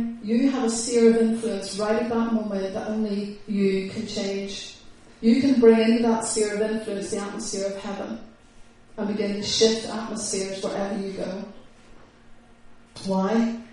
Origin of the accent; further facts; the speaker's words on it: Ireland; I'm an Irish woman. I'm a fighter.